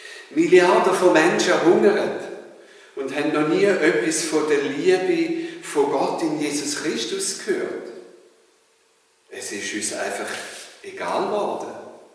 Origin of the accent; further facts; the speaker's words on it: Switzerland; Als Schweizer haben wir uns ja auch nicht dauernd in den Arm genommen und uns dauernd abgeküsst.